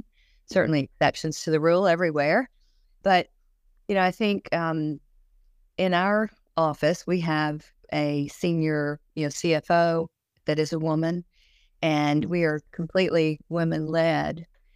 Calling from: Atlanta, Georgia, United States; I'm in my home office right here in Atlanta, Georgia.

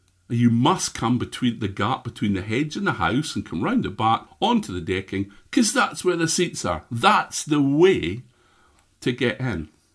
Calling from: Scotland, United Kingdom; I'm broadcasting here from Scotland, the north of Scotland, most beautiful country in the world, obviously.

